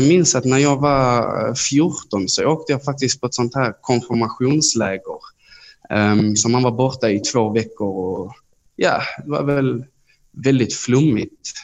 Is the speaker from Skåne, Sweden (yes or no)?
yes; Malmö, Skåne, Sweden; Ja, alltså jag är född och uppvuxen i Malmö. Jag har bott i Malmö i största delen av mitt liv.